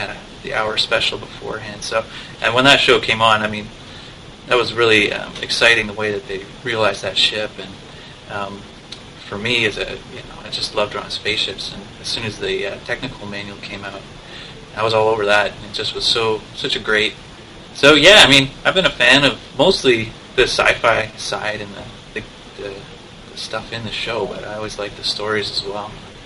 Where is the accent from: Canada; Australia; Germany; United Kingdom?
Canada; now in San Francisco, United States; living in San Francisco, California, I'm from Canada originally, and this is my first time living in San Francisco.